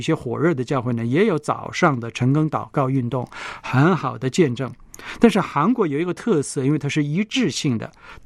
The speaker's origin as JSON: {"language": "Chinese", "country": "China", "said": "我们中国人在普通话的口语里面"}